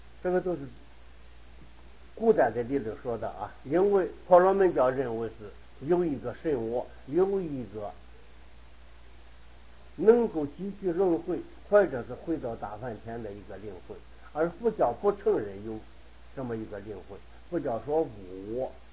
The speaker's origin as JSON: {"language": "Chinese", "region": "Henan", "country": "China", "lives_now": "Taiwan", "said": "我是河南人了，一个河南的老乡"}